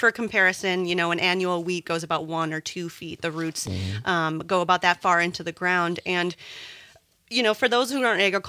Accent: Two Creeks, Wisconsin, United States; I'm from Two Creeks, Wisconsin, which is in between two rivers and Kewaunee on the lakeshore, a primarily dairy farming community, super small community. So that's how I grew up and studied communication in central Wisconsin.

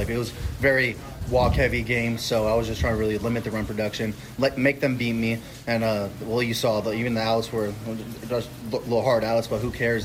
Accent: Riverside, California, United States; I'm from Riverside, California.

